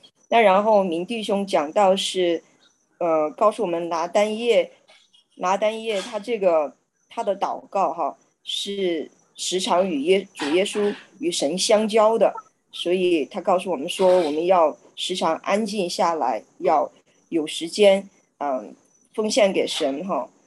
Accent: Sichuan, China; 她也是四川人，我也是四川人

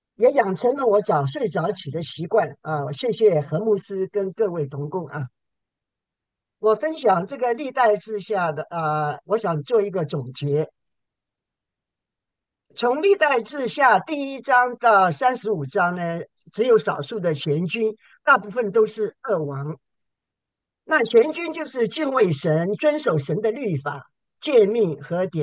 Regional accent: Toronto, Ontario, Canada; 我是从加拿大多伦多来的，信主了多年了。

